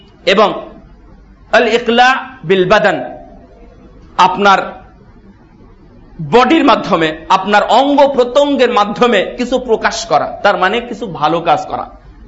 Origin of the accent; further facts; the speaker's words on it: Bagha, Rajshahi Division, Bangladesh; আমার বাড়ি রাজশাহী বাঘা থানা, আপনারা জানেন হয়তো বা … আমি ছোট ভাই।